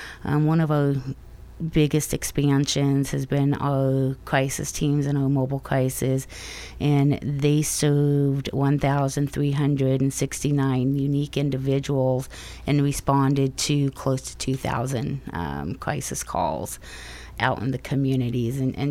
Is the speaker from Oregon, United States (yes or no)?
yes; Roseburg, Oregon, United States; born there; also born or lived in Southern California; When I relocated from Southern California back up to Roseburg, this is where I was born and where I had my children, I started working at the CMHP.